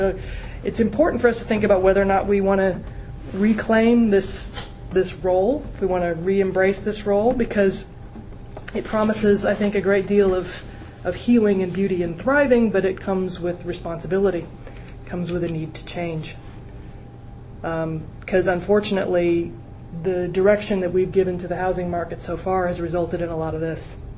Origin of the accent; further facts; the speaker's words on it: Texas, United States; I think of my mother's kitchen. I'm from Texas, by the way. I think of the smell of smoked brisket, which was usually my dad's doing rather than my mother's.